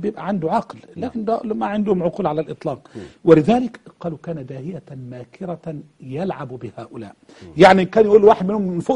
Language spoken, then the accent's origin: Arabic; Egypt; زي واحد عندنا في مصر الوقت كل شوية يروح إيران ويجيب شنطة دي كده مليانة دولارات،